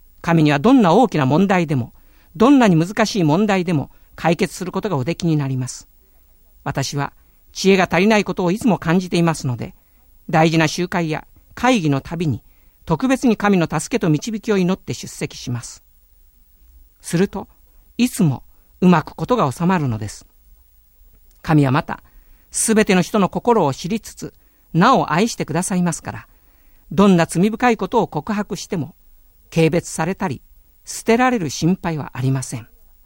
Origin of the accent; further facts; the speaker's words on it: Yamaguchi, Japan; 私の出身は山口県の下関市の隣の町ですが、中学生の頃、夏休みには親友とよく鳩場に出かけ